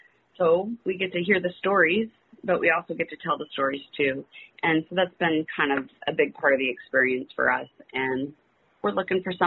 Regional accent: Litchfield, Illinois, United States; We grew up here in Litchfield. It was always in our backyard, but it was never something we talked about, not in school or anything.

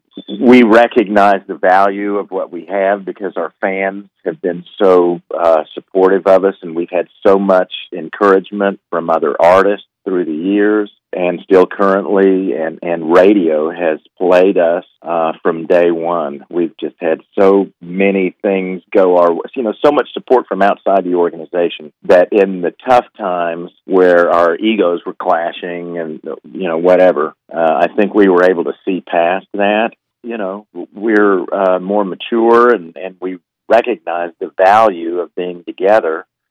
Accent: Bartlesville, Oklahoma, United States; Well, as do I. I'm from Bartlesville.

